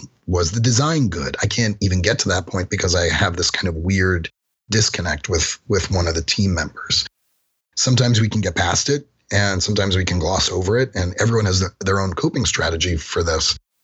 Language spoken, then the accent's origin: English; Manhattan, New York, United States; I grew up in Greenwich Village in Manhattan.